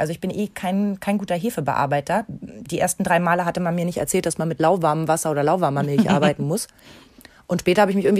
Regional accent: East Germany, Germany; born there; ich bin ja noch gebürtig aus der DDR.

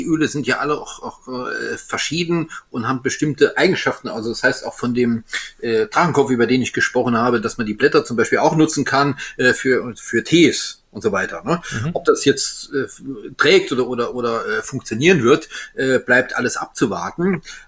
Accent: Grand Est, France; ich bin Elsässer, Gewürztraminer gewohnt.

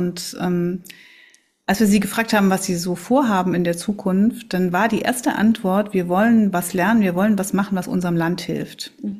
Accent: East Germany, Germany; ich bin ja Ostdeutsche

